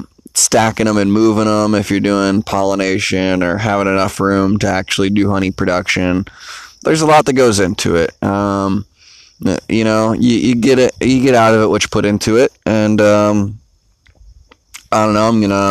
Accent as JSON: {"language": "English", "town": "St. Petersburg", "region": "Florida", "country": "United States", "tie": "born or raised there", "said": "I'm 26 years old. I'm from St. Petersburg, Florida, where I grew up most of my life."}